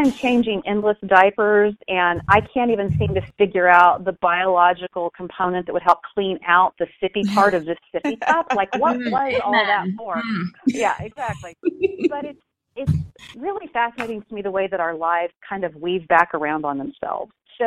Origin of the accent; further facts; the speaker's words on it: California, United States; growing up outside of Los Angeles for us was really quite an interesting collision of a very genteel and old culture in the mash of all the new and glittery of being in Southern California.